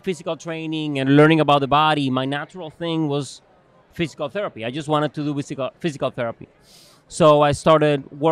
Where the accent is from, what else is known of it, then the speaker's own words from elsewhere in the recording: Cuba; English is a second language; moved away as an adult; now in United States; So when I grew up, I grew up in Cuba. I was born in Cuba, and I lived in there until I was 26 years old.